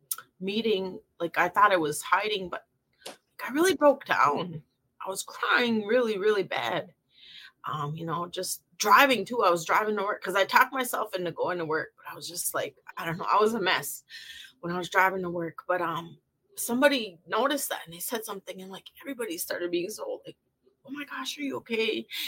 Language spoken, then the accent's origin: English; Menominee Reservation, Wisconsin, United States; now in Kenosha, United States; I'm from Wisconsin. I live in Kenosha, Wisconsin. Originally from the Menominee Reservation. And so I guess to start with that for a little bit about myself, I did grow up on the reservation and then left for several reasons.